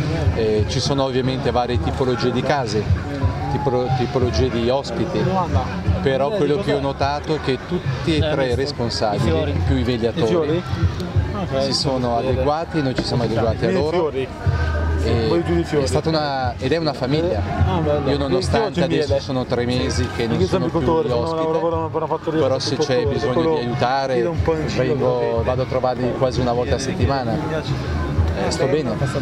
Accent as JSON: {"language": "Italian", "town": "Lugano", "region": "Ticino", "country": "Switzerland", "said": "No, io vengo da Lugano."}